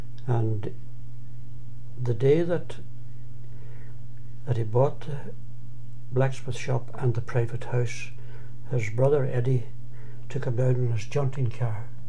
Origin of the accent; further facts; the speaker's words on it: Carrigart, County Donegal, Ireland; born there; Well, I was born in the Strand Road, Carrickyard